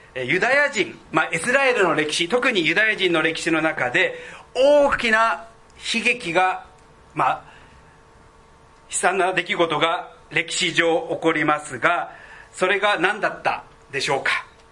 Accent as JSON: {"language": "Japanese", "town": "Hanno", "region": "Saitama", "country": "Japan", "said": "私は北ナザレではなく埼玉の西部飯能の出身です。そして飯能でなんですけど、昔はさらにその山奥、旧名栗村と呼ばれた非常に埼玉県の中でもど田舎の出身ですが"}